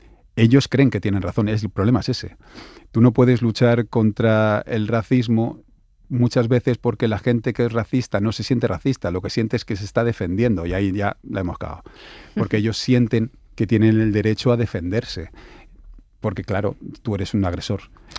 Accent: Torrejón de Ardoz, Community of Madrid, Spain; Yo soy de Torrejón y me había ido a Madrid.

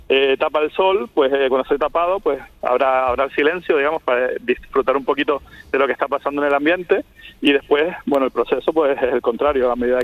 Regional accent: Canary Islands, Spain; también, por ejemplo, en Canarias, de donde soy yo.

